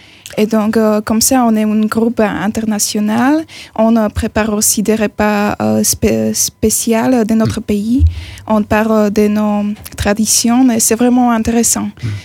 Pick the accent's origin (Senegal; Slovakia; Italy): Slovakia; French is a second language; Donc, on vient de la Slovaquie et on voudrait partager nos expériences bénévoles avec les autres pays